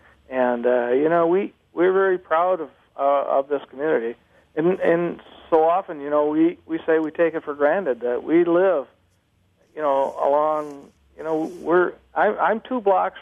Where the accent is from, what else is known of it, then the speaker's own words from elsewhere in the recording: Holland, Michigan, United States; I grew up in Holland